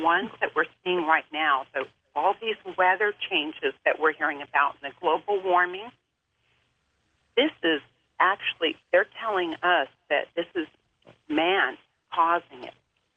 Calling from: Linden, California, United States; Linden, California.

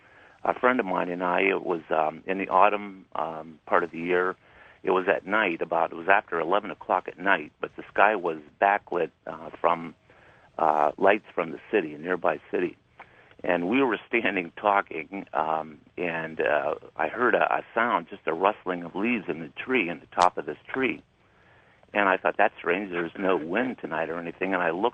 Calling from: Ohio, United States; from Ohio, by the way.

